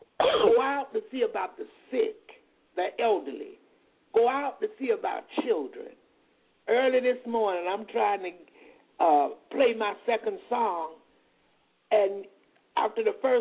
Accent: the South, United States; accent: Southern; I'm from the South, and you hear that Southern talk of a black woman many days, because that's just who I am.

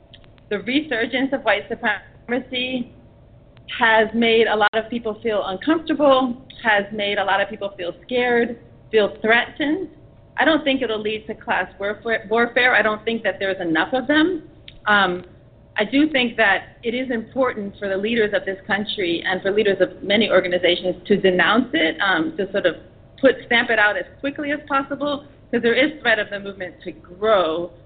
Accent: Washington, District of Columbia, United States; I grew up in Washington, D.C., and I remember Klan rallies.

